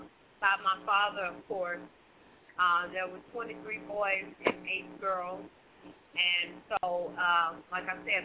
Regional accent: Compton, California, United States; And I grew up in Compton, so I had a similar background to Brother Bridget as far as growing up on, in the concrete jungle, so to speak.

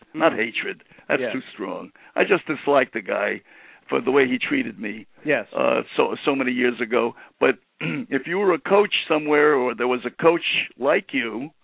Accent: Brooklyn, New York, United States; And I'm from Brooklyn, as you know.

